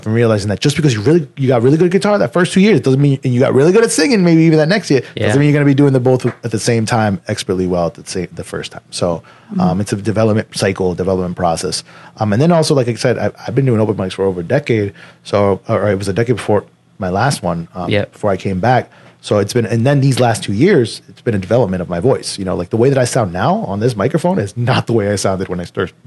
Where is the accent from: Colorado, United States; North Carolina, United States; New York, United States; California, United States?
New York, United States; Queens; because I grew up in Queens, New York, is where I was born. I was raised there till I was 10, so I was raised kind of in the hood.